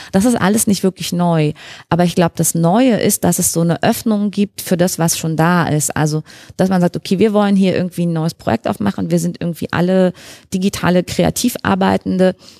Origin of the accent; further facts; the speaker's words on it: Brandenburg, Germany; Und so seit 5, 6 Jahren beobachte ich an mir selber, dass ich durchaus sage, ja, ich komme aus Brandenburg.